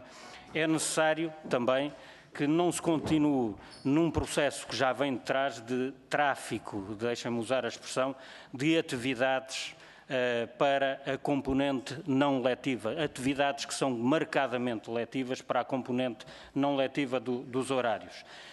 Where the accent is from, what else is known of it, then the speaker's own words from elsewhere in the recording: Coimbra, Portugal; eu não sou das Caldas da Rainha, mas sou de Coimbra